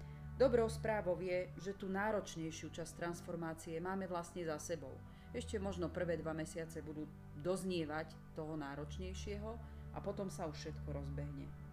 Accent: Banská Bystrica, Banská Bystrica Region, Slovakia; som z Banskej Bystrice a aj tento rok som si pre vás niečo málo o tom pripravila

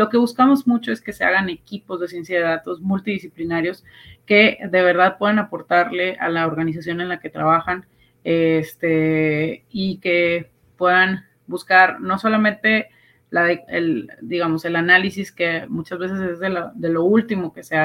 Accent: Monterrey, Nuevo León, Mexico; Al final somos regios y surgió en una carnita asada, literal.

